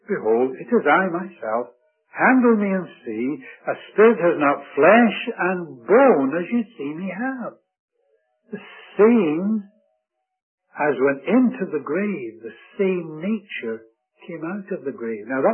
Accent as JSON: {"language": "English", "region": "Scotland", "country": "United Kingdom", "tie": "born or raised there", "said": "as I grew up in Scotland where everybody is pink and white"}